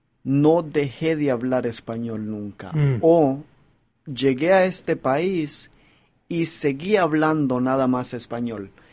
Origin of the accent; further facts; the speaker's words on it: El Salvador; now in United States; Yo en verdad soy salvadoreño, pero al mismo tiempo soy americano, porque he estado viviendo un poco más de tiempo en este país de lo que viví en El Salvador.